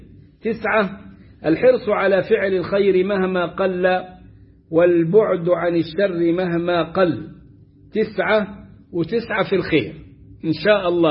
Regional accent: Sohag, Sohag Governorate, Egypt; يقولون أنت من المنصورة، أقول أنا من سوهاج

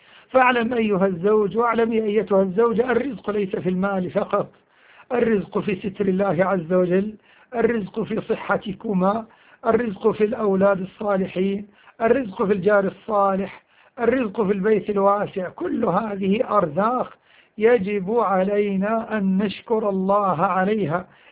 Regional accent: Egypt; وأن يحفظ بلادنا مصر

